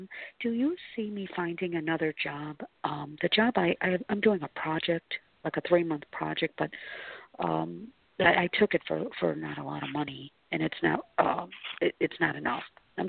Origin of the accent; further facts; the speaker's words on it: Chicago, Illinois, United States; I'm from Chicago.